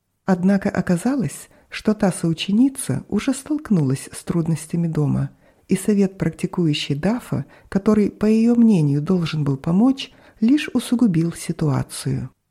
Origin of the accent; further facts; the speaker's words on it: Hong Kong; now in Toronto, Canada; Я родилась и выросла в Гонконге, а позже переехала жить в Канаду, в город Торонто.